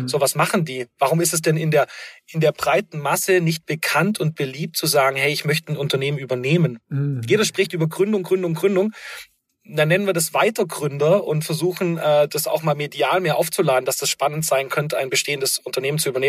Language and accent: German; Baden-Württemberg, Germany; ich bin gebürtiger Oberschwabe